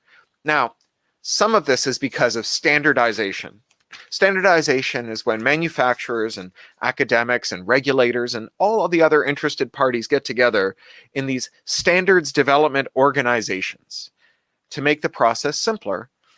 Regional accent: United Kingdom; now in Los Angeles, United States; Now, 5 years ago, I moved from the United Kingdom here to Los Angeles. And here in Los Angeles, 5 years later, we are in routine contact with my family in London and in Wales and in Toronto.

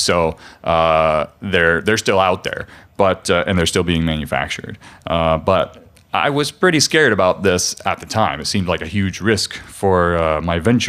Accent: Colorado, United States; And SparkFun also happens to be in my home state of Colorado, so I'm local to them

